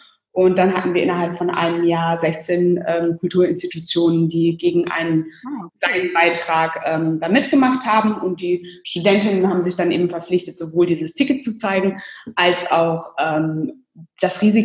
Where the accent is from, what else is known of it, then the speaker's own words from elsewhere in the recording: Düsseldorf, North Rhine-Westphalia, Germany; Ich komme auch aus Düsseldorf, das ist eine Kunststadt